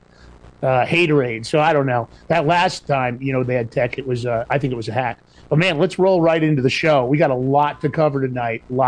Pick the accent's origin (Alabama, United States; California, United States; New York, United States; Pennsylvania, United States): New York, United States; Because I'm from New York, you know, Fordham Row in the Bronx.